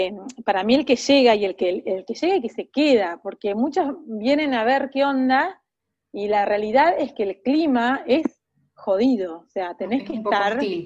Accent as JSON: {"language": "Spanish", "town": "Esquel", "region": "Chubut", "country": "Argentina", "tie": "born or raised there", "lives_now": "Trevelin, Argentina", "said": "Claro, yo en realidad soy de Esquel, nací en Esquel, viví hasta los 18 en Esquel"}